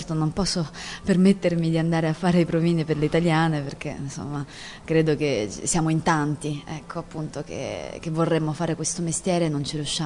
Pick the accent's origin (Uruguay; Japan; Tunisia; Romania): Japan; non sono innanzitutto italiana. Ho i tratti somatici orientali perché sono giapponese